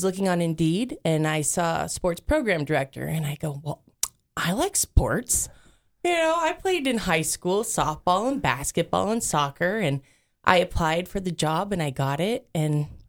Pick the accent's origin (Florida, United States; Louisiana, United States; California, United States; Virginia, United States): California, United States; Well, about 4 years ago, my husband and I—we are from California